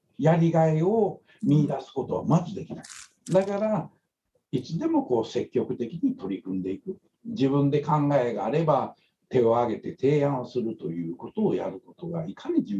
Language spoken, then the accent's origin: Japanese; Osaka, Japan; よく大阪人やからなんかおもろいことあれへんか、あれへんなあいうのがこの挨拶を交わしたんやな。